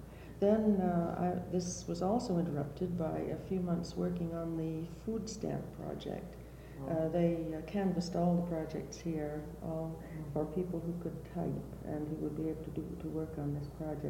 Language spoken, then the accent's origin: English; Bridgeton, Maine, United States; born there; now in Santa Fe, United States; I was born in Bridgeton, Maine